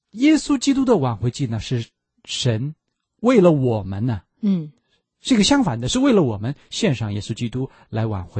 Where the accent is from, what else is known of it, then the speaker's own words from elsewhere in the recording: China; 我们中国人